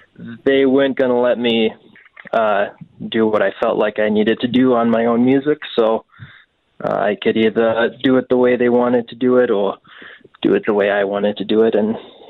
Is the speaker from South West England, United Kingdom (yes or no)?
no; Wales, United Kingdom; I'm from Wales originally.